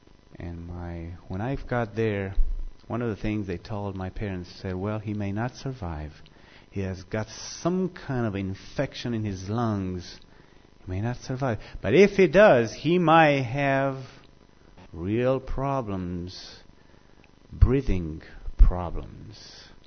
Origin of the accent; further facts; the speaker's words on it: Romania; My accent betrays me. Well, I am from the South of Romania. I was born and grew up in a Christian home They're about 20 miles south of the Carpathian Mountains.